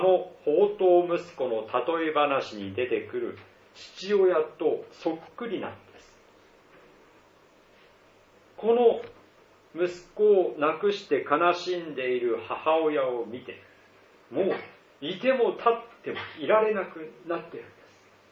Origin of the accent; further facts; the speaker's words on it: Tohoku, Japan; born there; 私は東北の生まれなもんですから、